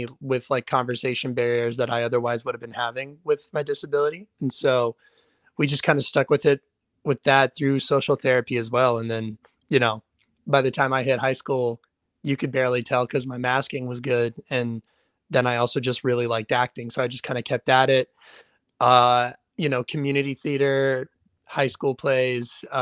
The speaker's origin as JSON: {"language": "English", "town": "Raleigh", "region": "North Carolina", "country": "United States", "tie": "born or raised there", "said": "So I grew up around Raleigh, Durham, North Carolina, kind of in between there for most of my life."}